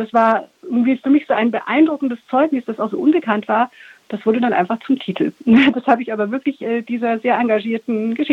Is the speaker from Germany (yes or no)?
yes; Augsburg, Bavaria, Germany; born there; meine Geburtsstadt Augsburg, die ja so komplett zerstört war